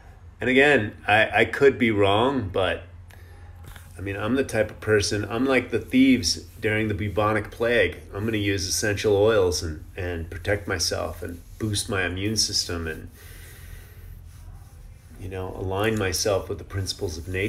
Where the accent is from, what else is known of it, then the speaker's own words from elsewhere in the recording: Maine, United States; I'm a psycho chicken hailing from Maine. Yeah! New England. I was born in New England.